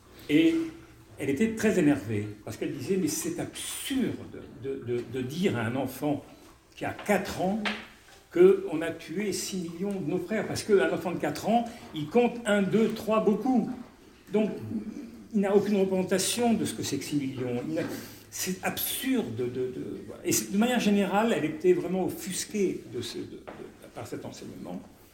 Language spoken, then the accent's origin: French; Bordeaux, Nouvelle-Aquitaine, France; born there; Et ma mère de la Silésie polonaise. Mais moi, je suis né en France, à Bordeaux, juste après-guerre. J'ai été éduqué comme juif